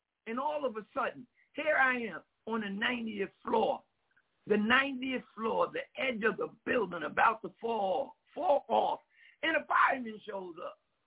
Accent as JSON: {"language": "English", "region": "New York", "country": "United States", "tie": "born or raised there", "said": "I grew up in New York as a young man."}